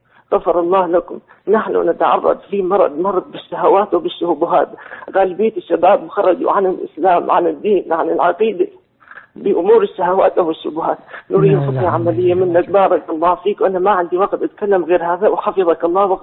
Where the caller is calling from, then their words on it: Syria; أنا حكيت من سوريا،